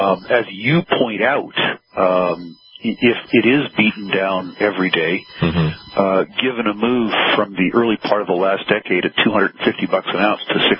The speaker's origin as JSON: {"language": "English", "town": "Vancouver", "region": "British Columbia", "country": "Canada", "tie": "born or raised there", "said": "No, growing up around the Vancouver Stock Exchange, I saw a lot of manipulation, a lot of conspiracies."}